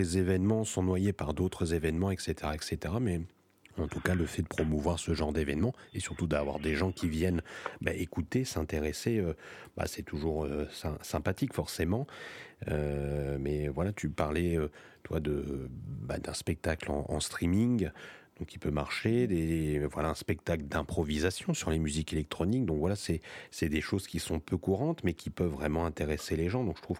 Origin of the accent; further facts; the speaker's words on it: France; ce qui est peut-être plus difficile par chez nous en France